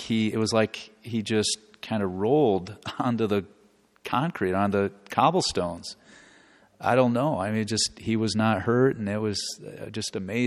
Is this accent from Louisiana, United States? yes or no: no; Lincoln, Nebraska, United States; Holy Father, I'm a priest from Lincoln, Nebraska.